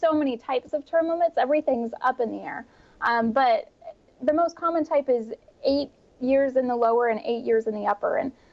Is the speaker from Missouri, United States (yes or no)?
yes; Missouri, United States; And that is in states like my home state of Missouri.